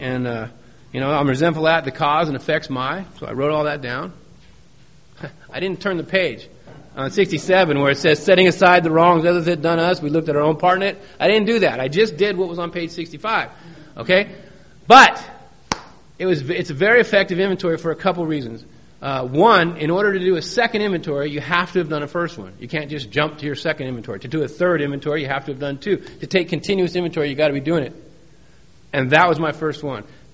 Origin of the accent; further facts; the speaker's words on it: San Diego, California, United States; I grew up here. I grew up in San Diego. You know, I grew up in Mission Beach. Pacific Beach. I'm a total beach rat, man. I mean, this is where I grew up.